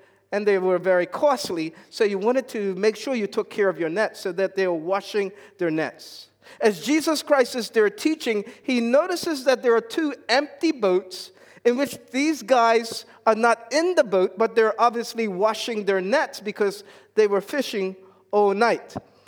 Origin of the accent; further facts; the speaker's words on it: Bermuda; In growing up in Bermuda, there's lots of fishing that we've done.